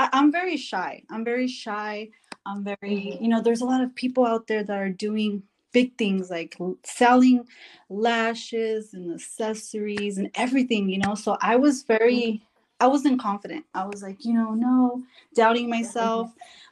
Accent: San Fernando Valley, California, United States; So, you know, I'm from the San Fernando Valley, of course. Uh-huh. I was raised and born there.

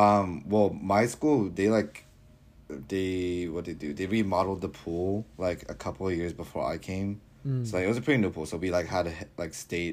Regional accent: Tacoma, Washington, United States; I went to Curtis High School. I don't know if you ever heard about it, but I went to Curtis. But I grew up in the Linwood area, though.

